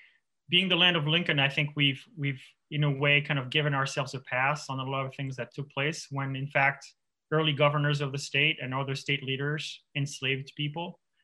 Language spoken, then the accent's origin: English; France; I grew up on the Swiss border in France, and my parents are French. Most people in my family for generations were French. And I had a Swiss grandmother, but it would never occur to me to call myself Swiss, even though I grew up like a short stroll from the Swiss border.